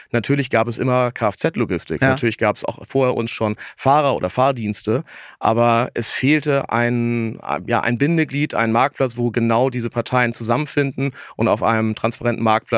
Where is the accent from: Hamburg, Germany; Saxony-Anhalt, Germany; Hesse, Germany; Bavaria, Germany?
Hamburg, Germany; 42 Jahre, komme aus Hamburg, gebürtig aus Hamburg